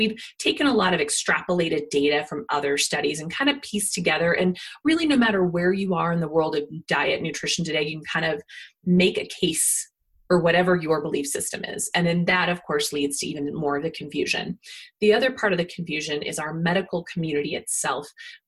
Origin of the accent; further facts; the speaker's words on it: Kansas, United States; But after our book came out, I received an email from a woman who happened to read my book, love my book, and then happened to note on my Facebook p